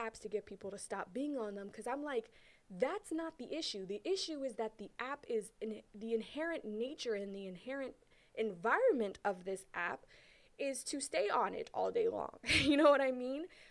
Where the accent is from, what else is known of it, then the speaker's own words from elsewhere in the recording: Brooklyn, New York, United States; the other half of my childhood growing up in Brownsville, Brooklyn, which is definitely what people would consider the hood